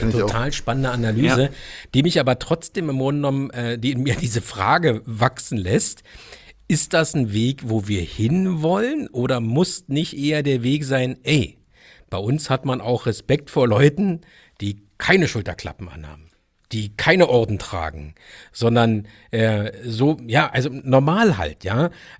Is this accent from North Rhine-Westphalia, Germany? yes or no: no; Berlin, Germany; ich bin im Kiez aufgewachsen, gearbeitet